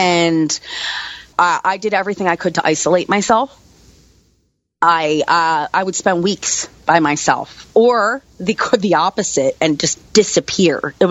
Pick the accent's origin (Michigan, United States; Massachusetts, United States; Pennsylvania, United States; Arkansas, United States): Pennsylvania, United States; but I'm from Pennsylvania. It wasn't going to happen here.